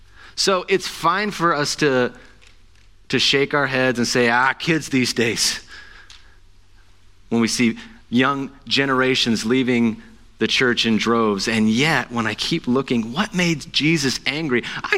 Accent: Appalachia, United States; I've got red hair and I'm from Appalachia. I was born to fight somebody over something stupid.

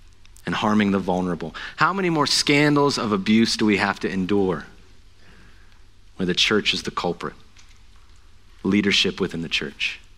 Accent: Appalachia, United States; I've got red hair and I'm from Appalachia. I was born to fight somebody over something stupid.

